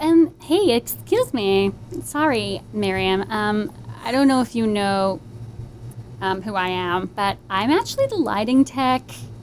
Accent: California, United States; I'm from California, and over there, oh my God, all my friends and I, like, by 3 o'clock, we are having iced chai lattes from Starbucks

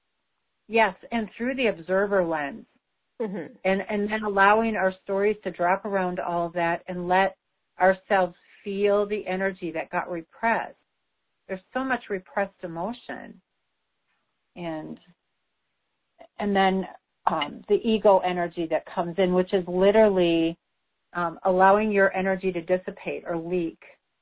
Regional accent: Wisconsin, United States; I'm from Wisconsin. I have traveled quite a bit, but I always found myself back to Wisconsin

